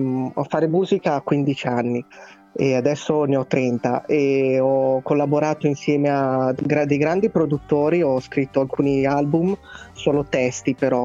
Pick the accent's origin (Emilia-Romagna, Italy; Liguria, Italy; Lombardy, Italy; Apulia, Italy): Lombardy, Italy; Milan; Io sono di Milano, sono